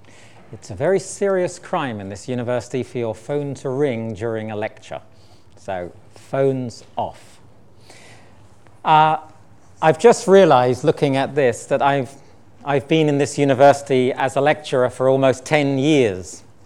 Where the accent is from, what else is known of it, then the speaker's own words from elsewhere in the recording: United Kingdom; I am British. I was born in Britain. I was educated mainly in Britain. But I have also worked and studied in many other education systems in the world. So roughly half of my life has been spent outside of Britain